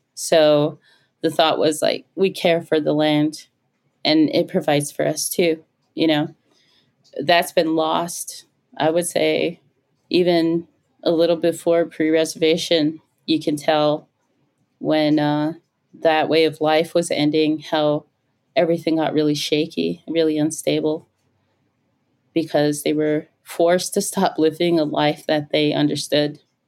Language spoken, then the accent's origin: English; Rapid City, South Dakota, United States; I grew up mainly in Rapid City, is where I live now. I grew up mainly here, both on and off the reservation, but the majority of my life was spent here in Rapid City.